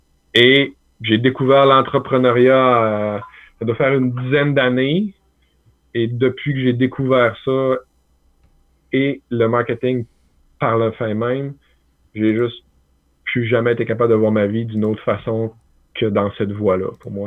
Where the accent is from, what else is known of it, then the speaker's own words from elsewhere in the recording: Roberval, Quebec, Canada; Ben moi, je suis originaire du lac Saint-Jean, donc Robertval au lac Saint-Jean. Ouais, je suis un petit gars du lac.